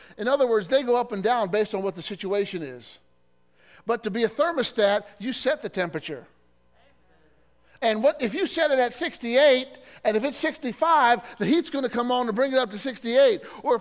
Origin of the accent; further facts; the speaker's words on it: Illinois, United States; You know, one time in Illinois, my hometown